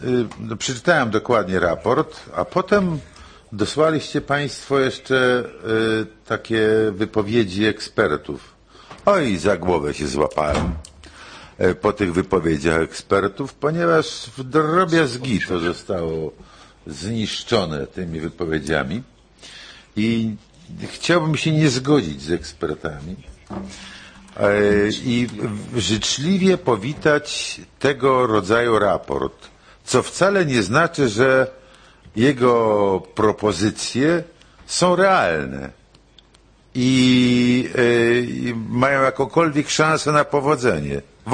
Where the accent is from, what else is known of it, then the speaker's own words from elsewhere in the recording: Poland; first language Polish; English is a second language; My account is that in English I can express about 20-30% of that I can do in Polish, in my native